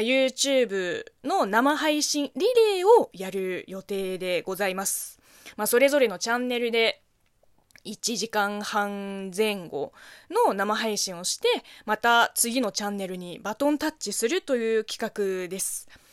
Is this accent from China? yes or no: yes; China; Japanese is a second language; now in Japan; です。この番組は中国生まれ中国育ちの